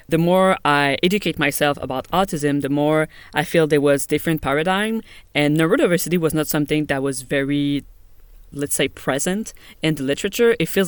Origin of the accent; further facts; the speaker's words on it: Montreal, Quebec, Canada; Yeah, I grew up in Canada, in Montreal, Quebec.